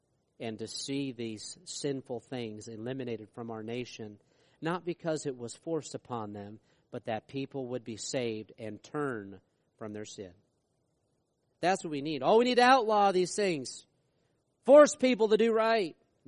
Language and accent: English; New York, United States; where I grew up in New York, all for that top part of the state.